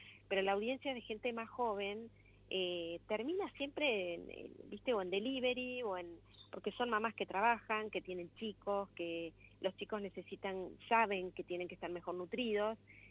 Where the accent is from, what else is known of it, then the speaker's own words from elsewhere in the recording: Río Cuarto, Córdoba, Argentina; Yo me crié en el campo. La verdad que yo soy de Río Cuarto y el campo es como una parte de tu vida, ¿no?